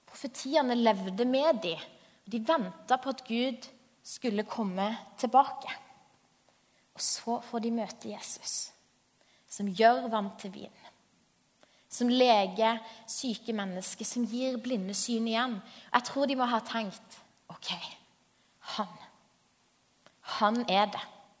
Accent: Agder, Norway; I hvert fall som sørlending som er det, eller kanskje ja vel.

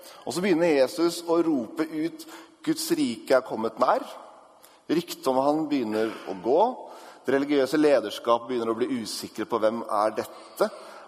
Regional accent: Sandefjord, Vestfold, Norway; Når jeg kommer hjem til Sandefjord, så vet jeg hva som bak den bekken.

